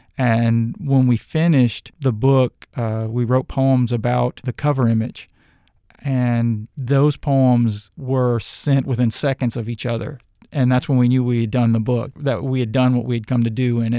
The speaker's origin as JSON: {"language": "English", "region": "Louisiana", "country": "United States", "tie": "born or raised there", "said": "stories about growing up in South Louisiana and kind of tributes to the people that you love and who have shaped you"}